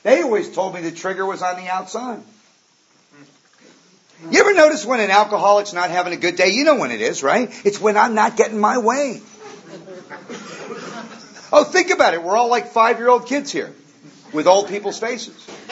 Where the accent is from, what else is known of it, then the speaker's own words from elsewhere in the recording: Malibu, California, United States; I grew up in Malibu.